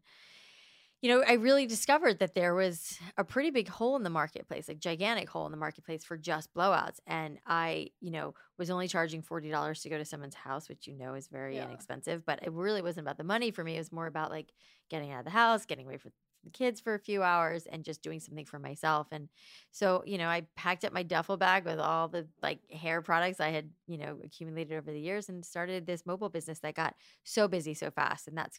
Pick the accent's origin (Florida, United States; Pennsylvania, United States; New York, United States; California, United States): Florida, United States; I grew up in South Florida where it was very humid and my hair is naturally curly and frizzy and crazy.